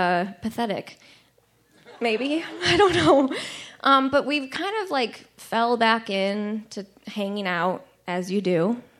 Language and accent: English; Chicago, Illinois, United States; moved away as an adult; now in Missoula, United States; I'm from Chicago, I moved to Jackson Hole, Wyoming on a whim to follow a boy 7 years ago, and I ended up at an MFA program here, totally random